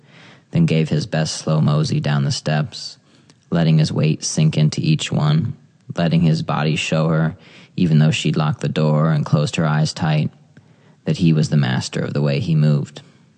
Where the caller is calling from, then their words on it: Ohio, United States; I'm reading from Ohio.